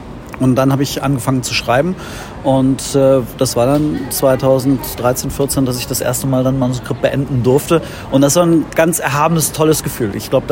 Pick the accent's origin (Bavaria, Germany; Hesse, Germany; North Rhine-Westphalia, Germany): North Rhine-Westphalia, Germany; Cologne; born there; now in Bonn, Germany; ich bin 41 Jahre alt, bin gebürtiger Kölner, der mittlerweile im Exil in Bonn lebt, aber da sehr glücklich ist. Ich arbeite zwischen Bonn und Köln